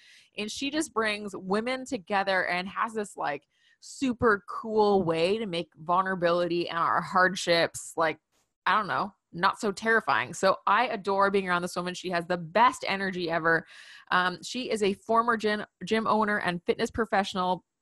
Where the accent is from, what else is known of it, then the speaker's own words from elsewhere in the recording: Calgary, Alberta, Canada; Yeah. I'm from Calgary.